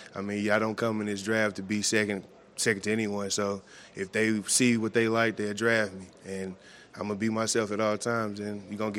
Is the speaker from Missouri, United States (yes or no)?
yes; Missouri, United States; that's a blessing to stay in my hometown, never leaving the state of Missouri playing football, so except when I went to junior college.